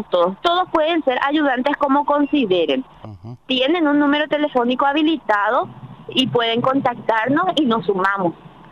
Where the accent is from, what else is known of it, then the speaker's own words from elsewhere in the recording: Capiatá, Central, Paraguay; Empezamos de Capiatá porque somos de Capiatá.